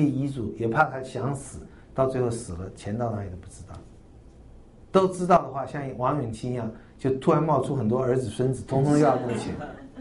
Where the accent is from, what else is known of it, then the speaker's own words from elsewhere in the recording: China; 对，我们中国人这套最会了，都存一大堆的存粮